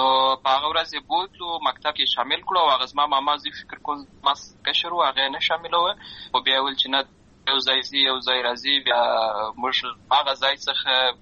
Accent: Lashkar Gah, Helmand, Afghanistan; زه په اصل کې د اروزګان ولایت یم، اما زه په هلمند ولایت لشکرګاه کې پیدا شوی یم، همالته لوی شوی یم، همالته مې ښوونځی لوستی ده

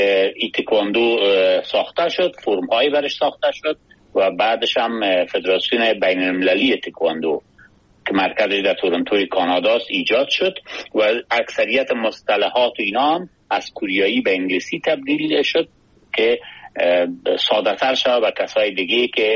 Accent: Kabul, Afghanistan; born there; ما دقیقاً 56 سال پیش در یک خانواده فرهنگی در کابل زاده شدیم

